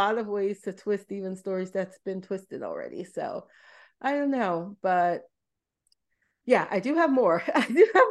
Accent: New Orleans, Louisiana, United States; it's set in my hometown of New Orleans. So it's very fun to go back to New Orleans for this.

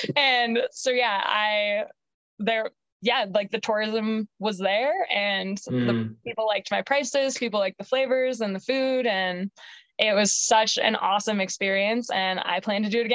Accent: Skokie, Illinois, United States; when I grew up in Chicago, or just outside of Chicago in Skokie.

